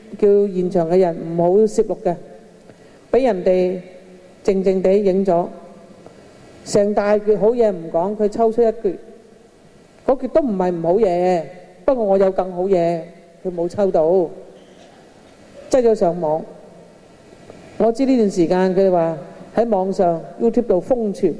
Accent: Hong Kong; 看看我们香港人有没有这样的福，知不知道？

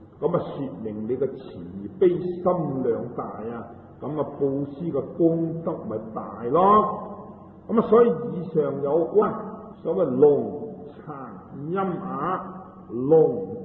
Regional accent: Hong Kong; 我们香港人所谓呢有些痴线的，

